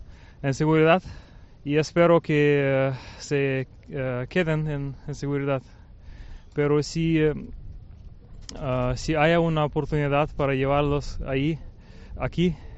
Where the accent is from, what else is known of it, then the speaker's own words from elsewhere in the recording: Ukraine; Spanish is a second language; now in Germany; Porque soy ucraniano, nací y crecí en Ucrania y ahora vivo en Alemania